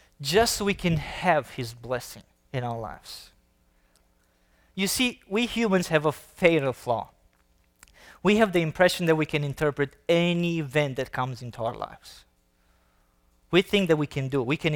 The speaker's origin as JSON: {"language": "English", "country": "Romania", "said": "And of course, you know I'm from Romania, so I do have Romania in my heart."}